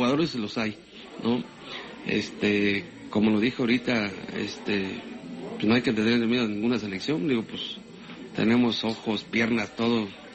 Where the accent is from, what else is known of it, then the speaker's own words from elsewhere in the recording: Mexico; soy mexicano